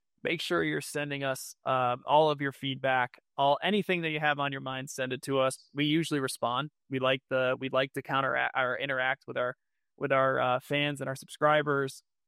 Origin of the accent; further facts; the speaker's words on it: New York, United States; I'm going to New York again, to my hometown, upstate New York, this week with my family.